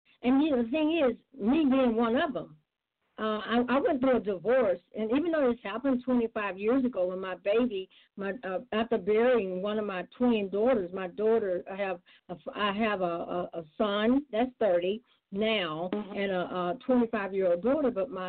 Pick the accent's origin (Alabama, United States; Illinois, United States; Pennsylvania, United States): Alabama, United States; Sylacauga; But I come from Philadelphia. I'm from Sylacauga, Alabama, and I've been singing since I was a little girl.